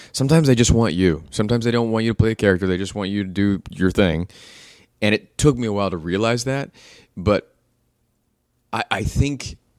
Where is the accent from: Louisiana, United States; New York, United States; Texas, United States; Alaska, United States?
Alaska, United States; But there was something, and this goes back to growing up in Alaska, like I loved anything the golden age of Hollywood